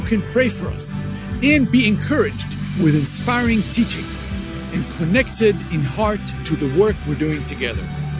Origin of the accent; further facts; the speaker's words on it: Israel; Personally, I was born and raised here in Israel, clueless to my Messiah and unaware of his teaching.